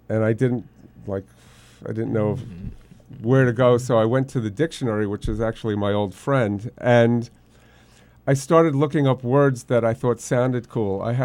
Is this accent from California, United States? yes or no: no; New York, United States; I'm from New York.